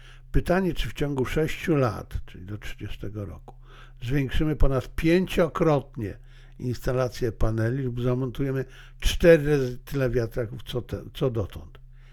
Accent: Zabrze, Silesian Voivodeship, Poland; To jest akurat coś, co ja pamiętam z młodości, z dzieciństwa. To był standard u nas na Śląsku. Nie wiem, jak było to gdzie indziej, ale na Śląsku, w Zabrzu, to był standard, że nie było energii

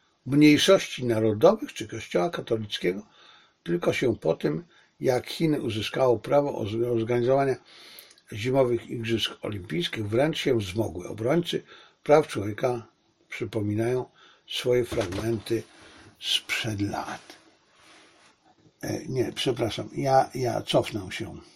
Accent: Silesian Voivodeship, Poland; sam jestem Ślązakiem

